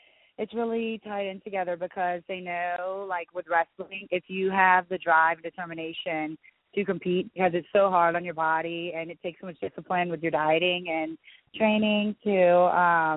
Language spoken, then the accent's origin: English; Atlanta, Georgia, United States; now in New Orleans, United States; because I live in New Orleans and I'm from Atlanta.